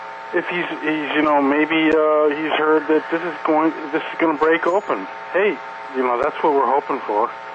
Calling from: Iowa, United States

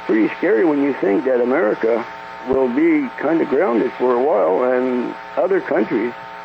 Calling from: Quebec, Canada; again from Quebec.

